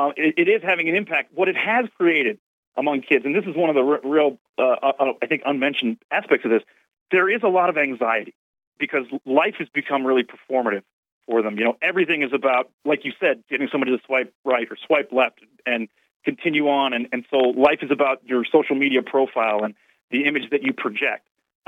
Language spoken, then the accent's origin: English; Pennsylvania, United States; I grew up in Pennsylvania, and we had for sex education, sort of people.